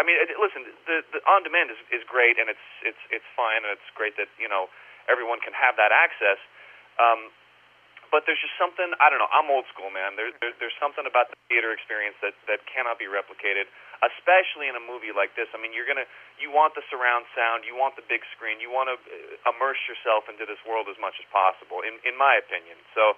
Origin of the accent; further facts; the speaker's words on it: Santa Clarita, California, United States; in my hometown, Santa Clarita, here in California.